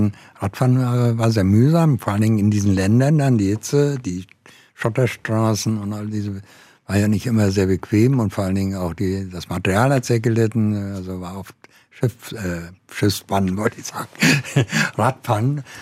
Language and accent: German; Mecklenburg-Vorpommern, Germany; Nein, das war noch in der DDR, in Mecklenburg.